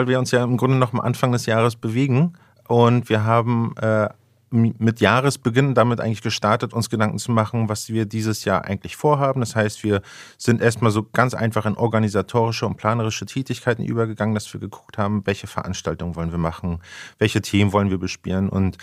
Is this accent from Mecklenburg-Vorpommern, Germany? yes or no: yes; Rostock, Mecklenburg-Vorpommern, Germany; ich komme auch aus Rostock, ich habe hier studiert